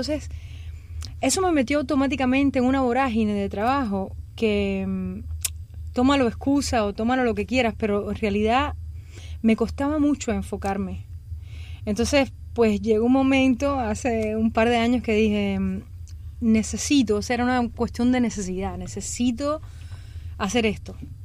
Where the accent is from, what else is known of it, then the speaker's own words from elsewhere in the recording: Cuba; born there; also born or lived in Panama; yo nací en Cuba, viví en Panamá, crecí aquí, me encanta la música brasilera, pero estudié jazz y vengo de raíces afrocubanas